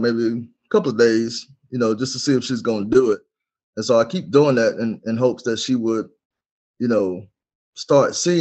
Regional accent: Birmingham, Alabama, United States; You know, I'm from Alabama, Birmingham, Alabama. For those of you that might know me, went to Carver High School, moved to Colorado.

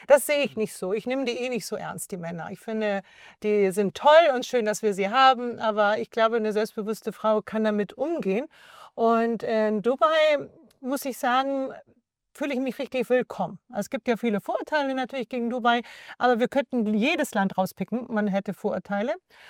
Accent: Germany; ich als Deutsche muss sagen, ich bin schon Patriotin. Ich liebe Deutschland sehr. Ich bin in Deutschland groß geworden. Ich habe meine ganze Karriere in Deutschland gestartet.

